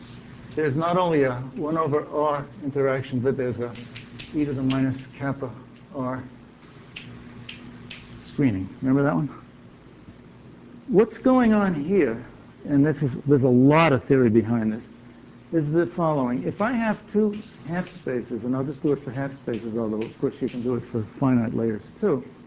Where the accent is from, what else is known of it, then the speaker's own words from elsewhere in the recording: New York, United States; I'm from New York, you don't have to be polite.